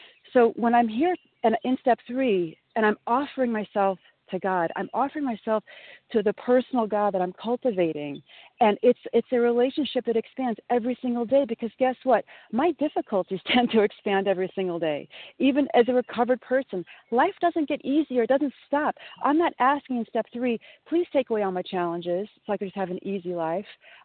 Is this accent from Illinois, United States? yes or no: yes; Illinois, United States; You know, I grew up in Southern Illinois, and we had the most spectacular scenery where I was.